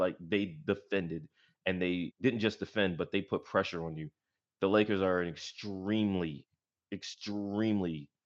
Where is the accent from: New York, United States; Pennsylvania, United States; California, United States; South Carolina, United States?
Pennsylvania, United States; Philadelphia; I mean, I'm from Philadelphia too, so, what's crazy is, and this wasn't something that I put in the story